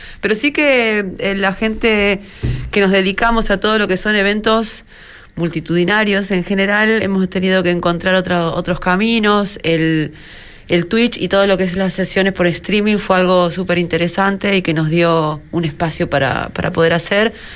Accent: Argentina; moved away as an adult; also born or lived in Brazil; Yo soy argentina, viví mis últimos 10 años en Brasil

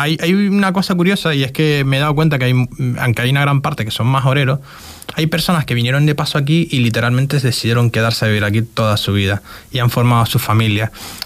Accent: Canary Islands, Spain; now in Fuerteventura, Spain; yo vivo aquí en Fuerteventura, llevo ya más de 5 años viviendo aquí. En realidad soy canario, pero vivo aquí, me siento más orero.

